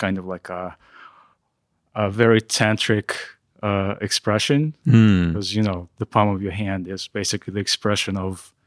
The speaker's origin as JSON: {"language": "English", "country": "Russia", "also_born_or_lived": "Israel", "second_language": "English", "said": "I'm originally from Russia, but I lived in Israel for a while."}